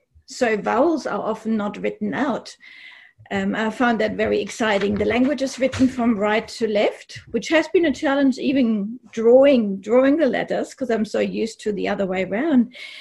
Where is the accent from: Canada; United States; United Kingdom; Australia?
Australia; Mount Beauty, Victoria; I'm from Mount Beauty in Australia, a town in the mountains, and I'm a psychologist here.